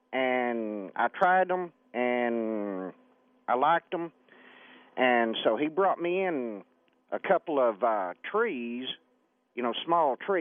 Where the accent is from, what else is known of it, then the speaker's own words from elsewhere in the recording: Garland, Texas, United States; Now, I was raised in Garland, in that black land, and whenever I moved down here to East Texas, I've always heard about huckleberries.